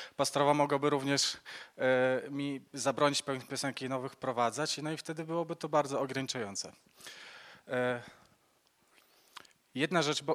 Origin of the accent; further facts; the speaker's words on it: Hajnówka, Podlaskie Voivodeship, Poland; pochodzę z Hajnówki, z kościoła, gdzie pastorem jest Michał Sikorski.